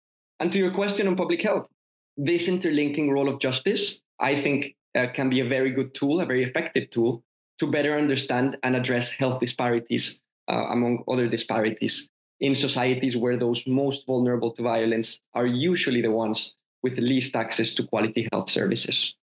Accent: Colombia; peace building in Colombia, which is my home country

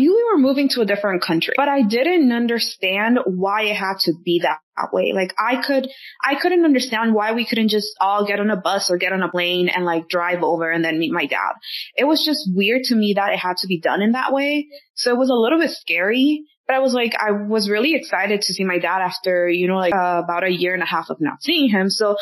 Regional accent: Burbank, California, United States; I grew up outside of the Valley in Burbank.

